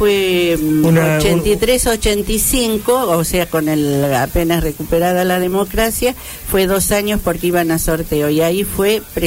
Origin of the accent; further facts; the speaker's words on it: Argentina; yo me crié en Tablada, ¿no?